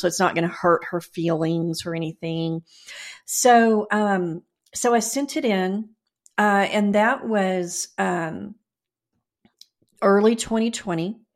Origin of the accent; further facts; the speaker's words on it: Dallas, Texas, United States; born there; which was that I was born in Dallas and my birth mother already had two children.